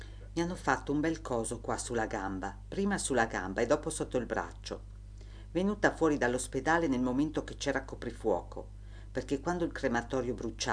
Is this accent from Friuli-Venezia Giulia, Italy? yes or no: yes; Friuli-Venezia Giulia, Italy; La gente che c'era era dalle mie parti, Trieste, Gorizia, qualcuna da Roma, ma di qui vicino mica tante.